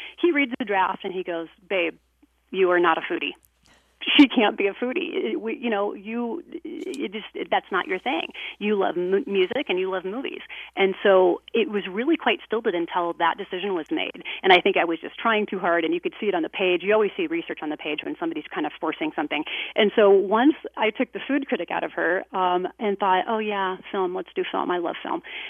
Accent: Iowa, United States; And my husband grew up in Des Moines, so we're both from Iowa.

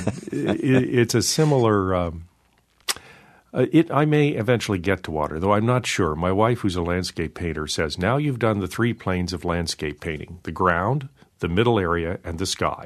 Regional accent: California, United States; I was brought up in California, and I spent a lot of time, most of my time, outdoors. I spent all summer hiking the Sierra.

